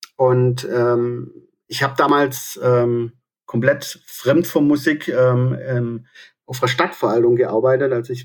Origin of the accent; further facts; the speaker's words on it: Aalen, Baden-Württemberg, Germany; also ich komme aus Aalen